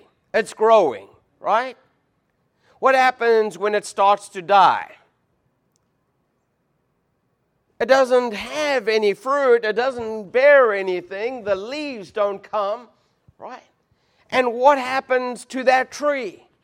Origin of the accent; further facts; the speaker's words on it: South Africa; born there; I was born in South Africa, a long distance away from Chester, Virginia.